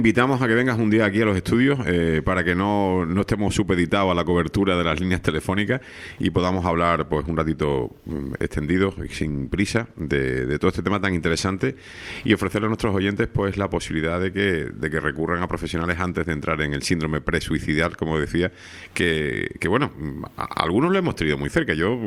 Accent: Galicia, Spain; de los dos somos gallegos.

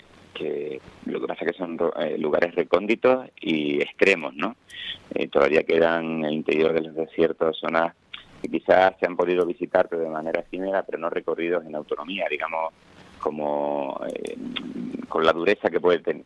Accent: La Laguna, Canary Islands, Spain; Te digo que yo soy de La Laguna, y lo de La Laguna es un verano tropical al lado del tiempo de la Antártida.

